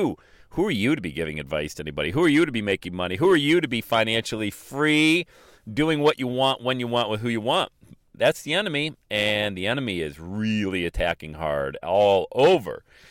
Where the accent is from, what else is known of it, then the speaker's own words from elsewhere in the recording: Ohio, United States; He's from Florida. I'm from Ohio.